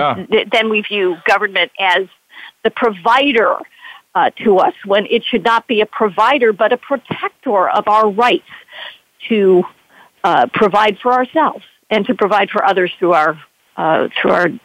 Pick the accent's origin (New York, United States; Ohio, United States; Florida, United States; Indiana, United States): Indiana, United States; Munster; I was blessed in my hometown of Munster, Indiana, to have a great education in that.